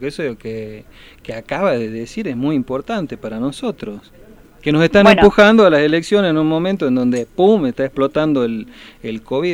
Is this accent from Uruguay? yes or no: no; Argentina; porque en definitiva somos argentinos también.